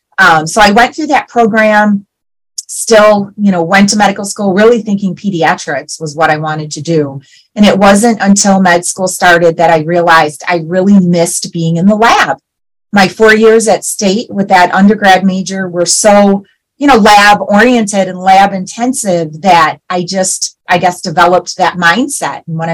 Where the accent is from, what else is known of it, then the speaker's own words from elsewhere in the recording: Shelby Township, Michigan, United States; Well, I'm from the area. So I grew up in Shelby Township, Michigan.